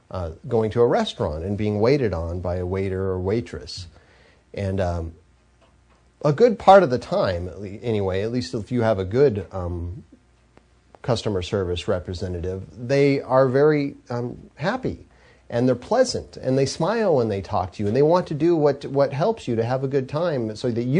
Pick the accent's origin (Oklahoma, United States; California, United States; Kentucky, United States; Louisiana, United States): California, United States; growing up in Southern California, I lived about 45 minutes from an amusement park that's called Magic Mountain